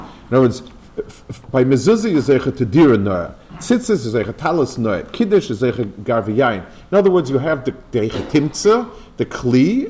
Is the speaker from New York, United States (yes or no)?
yes; New York City, New York, United States; also born or lived in Lakewood; when I was growing up as a young boy, there were shuls, plenty. I grew up in the Lower East Side, and there were shuls, and people davened